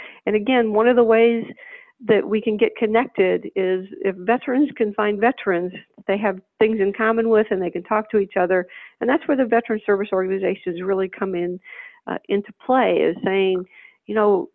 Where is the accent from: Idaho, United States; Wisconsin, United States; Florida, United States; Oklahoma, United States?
Wisconsin, United States; We're both from Wisconsin this year